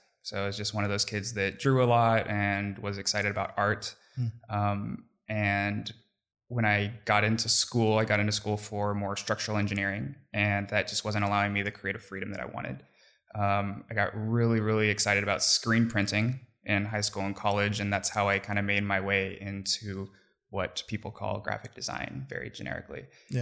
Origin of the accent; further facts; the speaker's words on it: California, United States; now in San Francisco, United States; I grew up in Central California, so in between the bigger cities of Fresno and Bakersfield